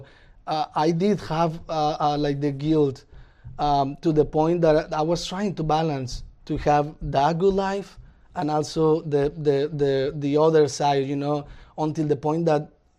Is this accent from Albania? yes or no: no; Mexico; English is a second language; now in United States; All my family is back home in Mexico.